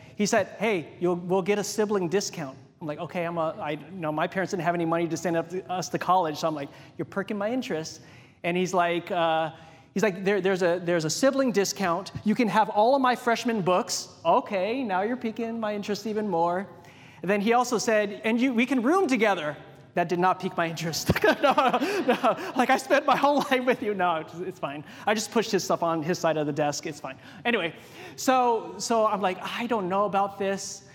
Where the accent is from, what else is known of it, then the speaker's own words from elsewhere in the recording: Hawaii, United States; So when I was preparing to go to college, I grew up in Hawaii, as many of you know